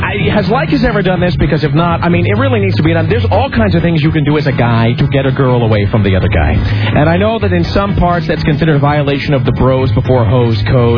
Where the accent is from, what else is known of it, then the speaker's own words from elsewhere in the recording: United States; pardoning the turkey is embarrassing to me as an American.